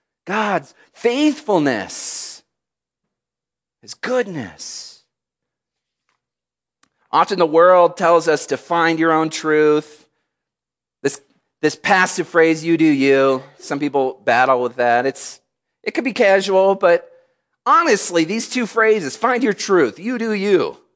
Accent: Michigan, United States; I grew up in Michigan, and that's okay. I have endured the enduring difficulty of being a Detroit Lions fan.

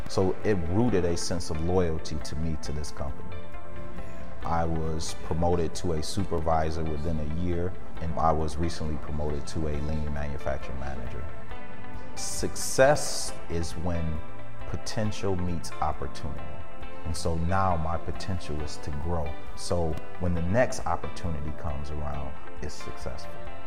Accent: Grand Rapids, Michigan, United States; I grew up in Grand Rapids, Michigan, started my elementary school here, middle school, and high school.

